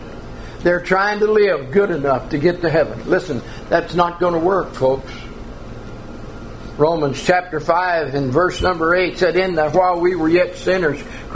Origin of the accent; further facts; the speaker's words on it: Missouri, United States; also born or lived in Illinois; now in California, United States; I mean, I came from Missouri and Illinois to California, and she had to come from Texas to California, and God put us together.